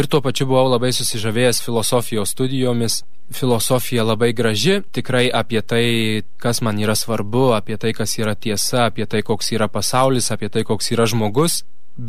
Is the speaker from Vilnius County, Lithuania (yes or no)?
no; Vilkaviškis, Marijampolė County, Lithuania; man 23 metai, esu iš Vilkaviškio ir ruošiuosi pradėti studijų metus Italijoje.